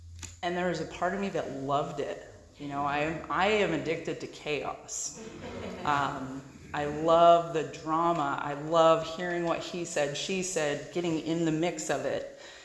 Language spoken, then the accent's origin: English; Los Osos, California, United States; growing up in Los Osos, as I'm sure a lot of you know, it's a really small town. There's not a lot to do. A lot of people go there to retire.